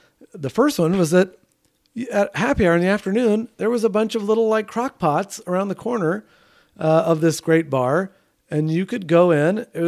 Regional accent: El Paso, Texas, United States; I remember this growing up in El Paso.

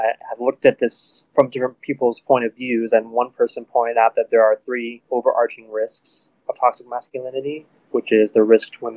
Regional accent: the South, United States; I grew up in the South, and I think that toxic masculinity is more prevalent in the South

